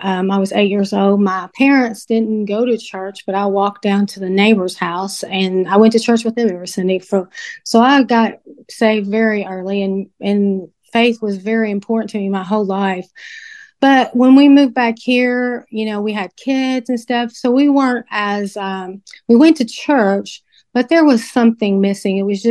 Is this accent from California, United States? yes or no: no; Owensboro, Kentucky, United States; also born or lived in Indiana; Well, I'm actually from Owensboro. I've lived most of my life here, but when I was in high school, my mom and stepfather moved to Indiana.